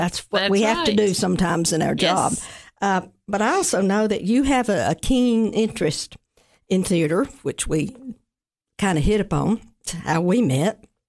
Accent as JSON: {"language": "English", "town": "Cookeville", "region": "Tennessee", "country": "United States", "tie": "born or raised there", "said": "But I want to thank you on behalf of my hometown, Cookeville."}